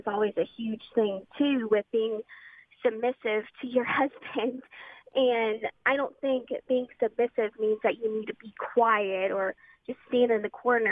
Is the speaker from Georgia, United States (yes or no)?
yes; Georgia, United States; I'm from Georgia, actually.